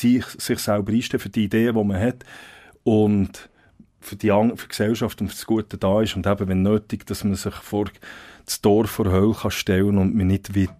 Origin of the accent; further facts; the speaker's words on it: Switzerland; für einen als Schweizer